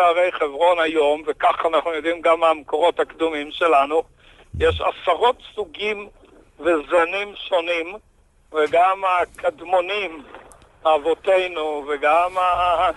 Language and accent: Hebrew; Kfar Etzion, West Bank, Palestine; אני נולדתי בכפר עציון.